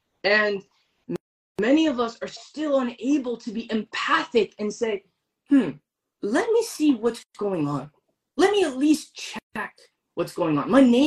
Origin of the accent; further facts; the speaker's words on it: United States; as someone who faced anti-Muslim racism their entire life, growing up in America. I grew up in a post 9/11 reality.